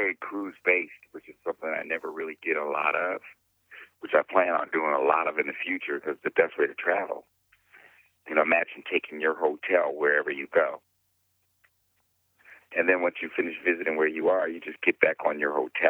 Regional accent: Washington, District of Columbia, United States; the minute I left, you know, Washington, D.C., my hometown, and decided to get into entertainment

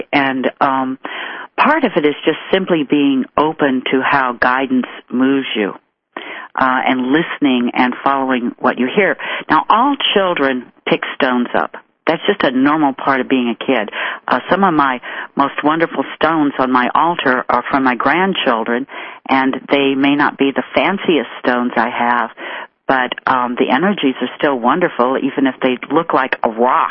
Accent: Chicago, Illinois, United States; born there; in a snowstorm in Chicago, I was born in March.

